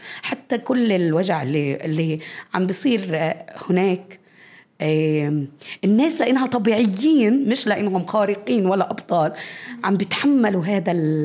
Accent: West Bank, Palestine; والشاب لما عرف إني من الضفة

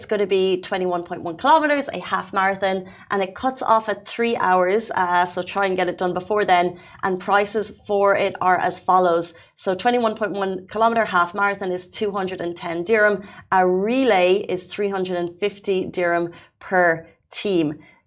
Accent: Ireland; I remember growing up, I don't know if we had access, growing up in Ireland, if there were so many meteor showers

